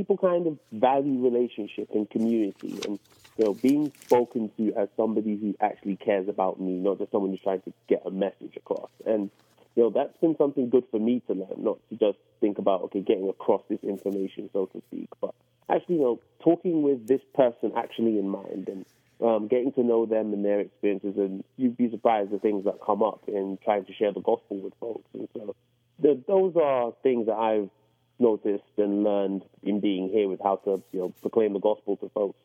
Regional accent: London, United Kingdom; moved away as an adult; also born or lived in Germany; now in United States; And for 26 years, the UK was home. And I was born and raised in London, spent a few years living in Germany, but the bulk of my life was spent in the UK.

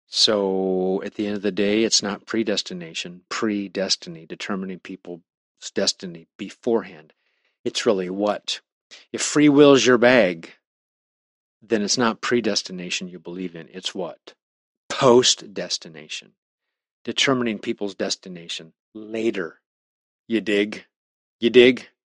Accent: Nebraska, United States; I'm from Nebraska.

